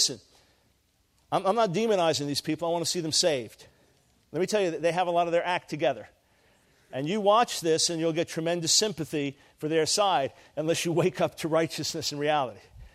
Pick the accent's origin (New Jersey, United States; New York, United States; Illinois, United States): New York, United States; The Giants got demolished by the Panthers a few weeks ago anyway, and I'm from New York.